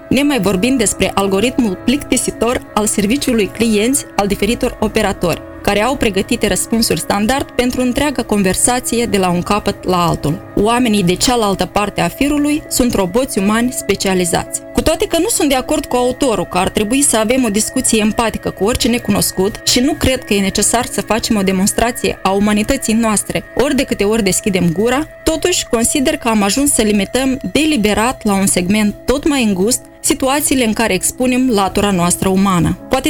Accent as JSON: {"language": "Romanian", "country": "Moldova", "said": "După ce am informat-o că sunt din Moldova"}